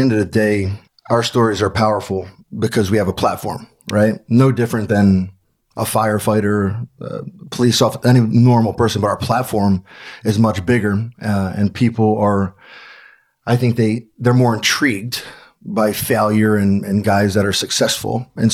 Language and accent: English; Baltimore, Maryland, United States; So I grew up in East Baltimore. I was always with the older guys.